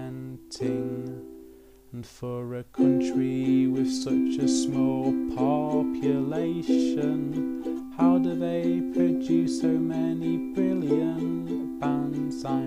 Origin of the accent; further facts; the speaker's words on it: Grimsby, Yorkshire and the Humber, United Kingdom; because I'm not from Sweden, I'm from Grimsby, separated from Sweden by the North Sea. It's not my fault I wasn't born in Sweden